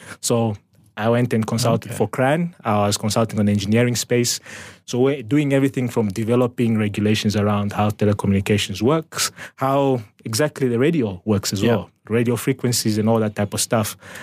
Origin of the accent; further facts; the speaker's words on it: Zambezi, Namibia; also born or lived in Windhoek; Sivulamunda is where all my family comes from. It's my grandfather's land. I was born in Windhoek, but moved back to the Zambezi region a few years later. So that's where I had my stint as a primary school.